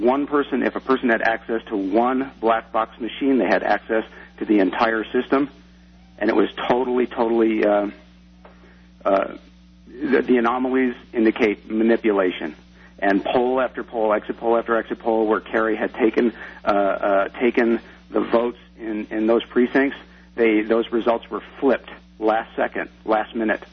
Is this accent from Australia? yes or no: no; United States; To me, as an American, it's just, you know, I have to sit back and take a deep breath